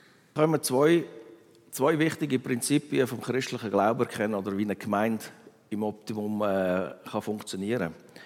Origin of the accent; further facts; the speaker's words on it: Aargau, Switzerland; ich bin ja in Aargau aufgewachsen und dann am Anfang, die ersten 10 Jahre, sind wir in einem ganz einfachen Block gewesen.